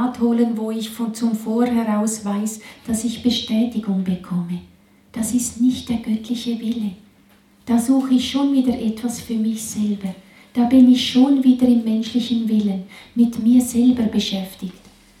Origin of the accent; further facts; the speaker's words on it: Switzerland; accent: Swiss German; Ich muss immer so mit meinem Schweizerdeutsch da die Worte suchen. Ich gebe mir einfach Mühe, weil ich habe sonst auch schon in meinem Dialekt, habe ich schon Mühe mit der deutschen Sprache.